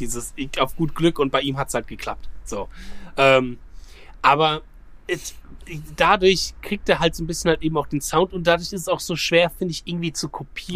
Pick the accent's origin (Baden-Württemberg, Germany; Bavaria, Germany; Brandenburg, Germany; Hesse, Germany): Hesse, Germany; Bad Schwalbach; als ich meinen ersten Auftritt so mit 15 hatte, hier bei uns in Bad Schwalbach